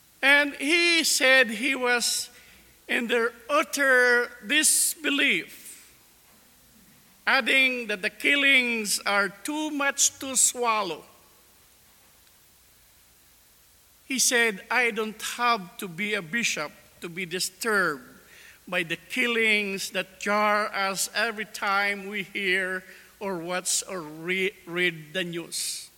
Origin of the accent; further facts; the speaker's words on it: Philippines; now in Canada; Well, I came from the Philippines. I am still a Filipino by blood and a Canadian by choice.